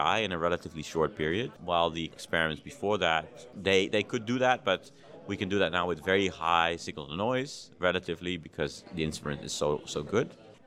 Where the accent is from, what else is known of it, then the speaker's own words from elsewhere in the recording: Amsterdam, North Holland, Netherlands; I'm a cosmologist from the Netherlands. So I was born in Amsterdam, and I'm currently a professor at the University of Groningen in the north of the Netherlands.